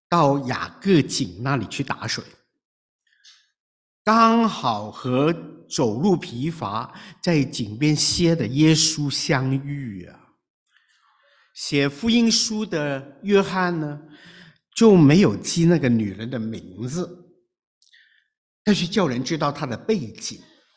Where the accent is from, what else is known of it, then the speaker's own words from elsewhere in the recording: China; 如果一百年前呢，我们中国人都懂得这种意识